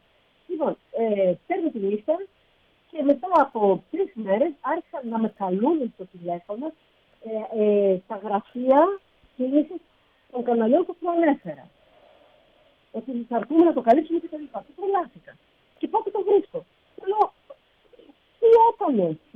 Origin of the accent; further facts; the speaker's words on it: Spilia, Greece; Για όσου θέλουν να έρθουν στο χωριό μου τη σπηλιά